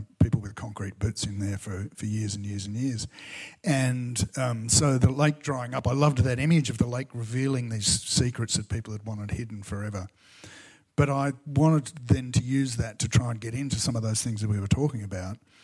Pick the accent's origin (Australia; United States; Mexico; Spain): Australia; I said, oh, well, I'm an Australian writer.